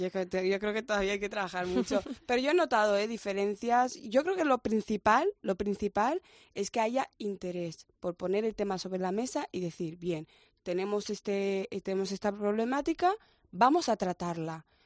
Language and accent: Spanish; Barcelona, Catalonia, Spain; moved away as an adult; also born or lived in Guinea; now in Madrid, Spain; Yo soy de Barcelona. Uh-huh. Yo de Guinea llegué a Barcelona, me crié ahí y con 23, 24 años me mudé a Madrid